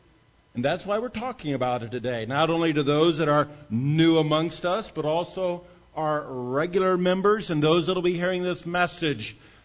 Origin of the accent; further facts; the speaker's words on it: Berwyn, Illinois, United States; born there; I was born in Berwyn, Illinois.